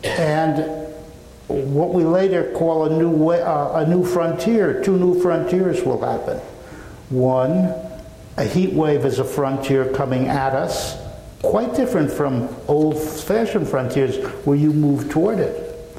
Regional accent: California, United States; After all, we're from California, and if we make a big mistake, we're going to really get chewed on.

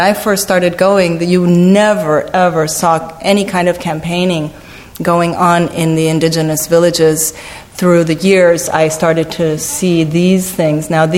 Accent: Mexico City, Mexico; English is a second language; I'm from Mexico City. I'm, as we call ourselves, a flower of the pavement.

